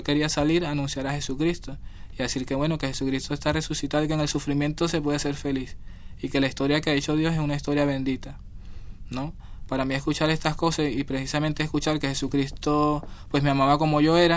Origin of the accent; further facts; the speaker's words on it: Caracas, Miranda, Venezuela; yo soy de Caracas, de Petare. ¿Conoces Caracas? Una zona popular, el segundo barrio más grande de Latinoamérica, una situación violenta, de pobreza, de mucha precariedad.